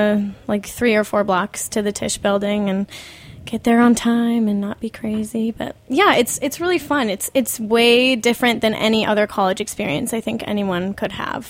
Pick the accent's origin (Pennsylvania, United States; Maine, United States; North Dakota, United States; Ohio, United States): North Dakota, United States; now in New York, United States; It's definitely different than North Dakota.